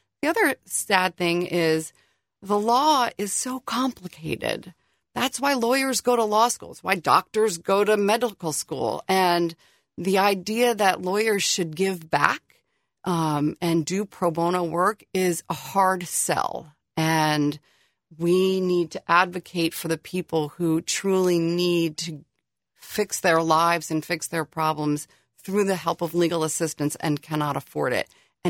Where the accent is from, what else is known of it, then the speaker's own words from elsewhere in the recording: New York, United States; now in Eastern Shore, United States; And I'm not originally from the Eastern Shore. I'm from New York, but I've been living here since 93.